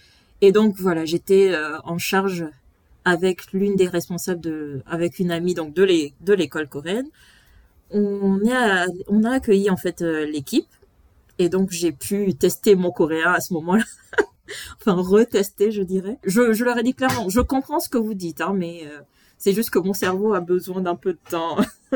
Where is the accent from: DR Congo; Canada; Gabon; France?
Gabon; Je suis née et j'ai grandi au Gabon et mes voisins étaient coréens.